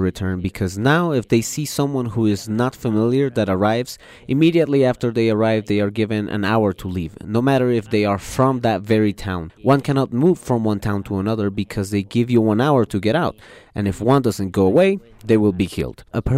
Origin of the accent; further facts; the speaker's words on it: El Salvador; because we truly are Latinos, I am from El Salvador